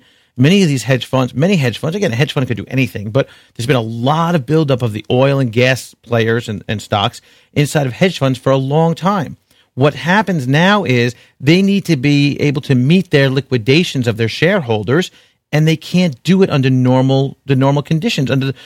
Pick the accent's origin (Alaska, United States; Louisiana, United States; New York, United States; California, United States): New York, United States; accent: New York; but my New York accent, I guess, is coming through here.